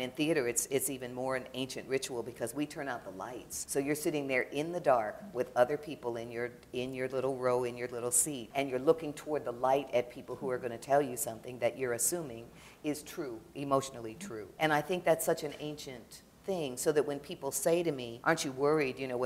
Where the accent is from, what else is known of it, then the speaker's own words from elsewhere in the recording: Detroit, Michigan, United States; I grew up in Detroit.